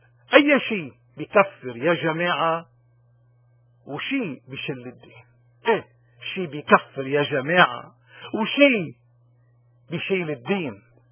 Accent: Lebanon; ونحن منا ابدا بلبنان او بالاغتراب كلبنانيين بجزر عايشين

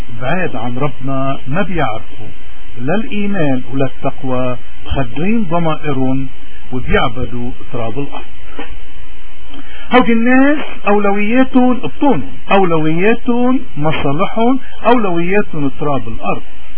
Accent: Lebanon

